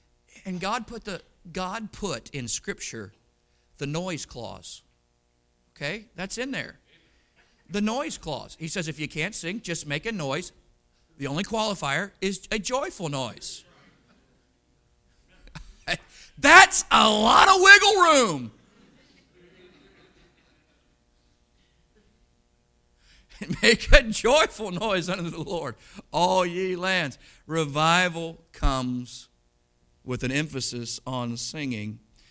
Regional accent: Pensacola, Florida, United States; I'm from Pensacola, right down the road, about 10 miles down the road is Brownsville.

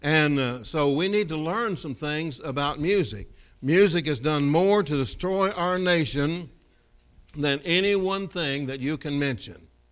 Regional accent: Kentucky, United States; I grew up in Kentucky, as I told you this morning, and I love music, love to sing, and I started hanging around the local radio station

